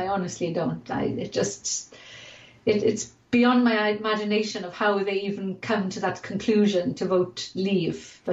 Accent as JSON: {"language": "English", "region": "Wales", "country": "United Kingdom", "said": "And the fact that I'm Welsh is kind of quite important, because I'm not from the valleys in Wales, but the more deprived valleys in Wales. Anyway, I'm from a valley, but not the valleys, as it were."}